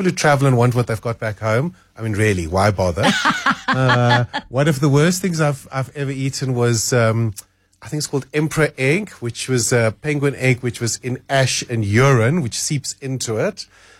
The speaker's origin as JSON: {"language": "English", "country": "South Africa", "said": "It also, as a South African, makes you realize how privileged we are."}